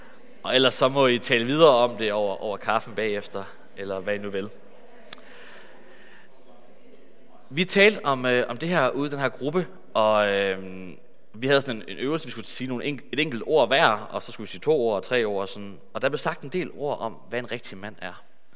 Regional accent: Hillerød, Capital Region of Denmark, Denmark; born there; also born or lived in Jutland; Jeg kan sige, at jeg er fra Hillerød. Jeg er født i Hillerød.

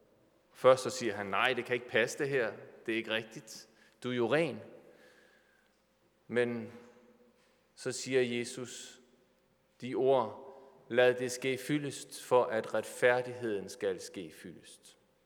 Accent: Capital Region of Denmark, Denmark; accent: Bornholmish; jeg taler bornholmsk.

